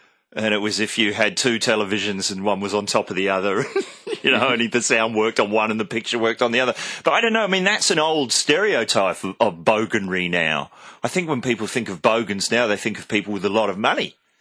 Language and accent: English; New Zealand; Well, I'm from New Zealand. We do have the word bogan now over there, but it didn't exist when I was a kid. And I grew up in what would be called a bogan suburb.